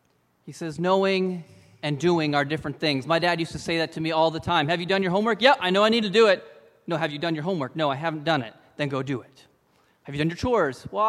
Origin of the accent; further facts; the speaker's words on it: Papua New Guinea; So growing up in Papua New Guinea, my father decided that he wanted to get an apple tree.